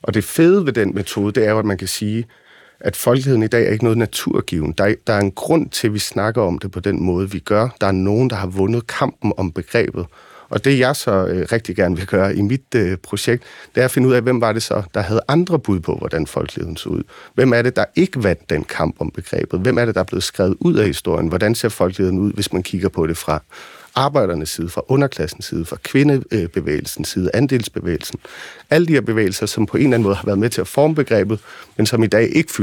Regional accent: Copenhagen, Capital Region of Denmark, Denmark; born or raised there

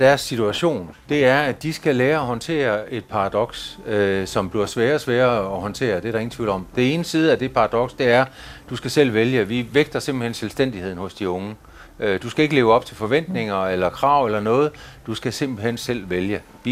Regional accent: Nibe, North Denmark Region, Denmark; der hvor jeg kommer fra, der har vi for eksempel noget, der hedder Nibe-festivalen

